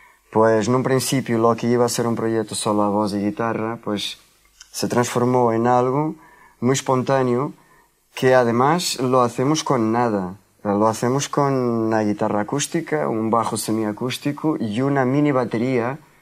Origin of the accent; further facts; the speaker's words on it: Lisbon, Portugal; Spanish is a second language; Yo soy de Lisboa y desde pequeño siempre canté el fado.